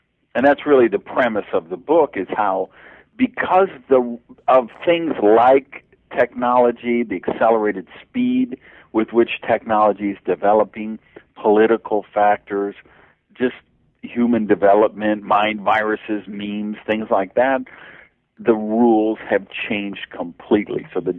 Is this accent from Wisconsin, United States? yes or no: yes; Madison, Wisconsin, United States; I grew up in Madison, Wisconsin, and that's what security is.